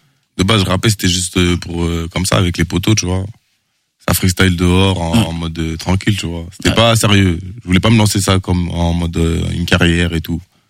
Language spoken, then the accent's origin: French; Martinique; je viens de Martinique, des pays tropiques.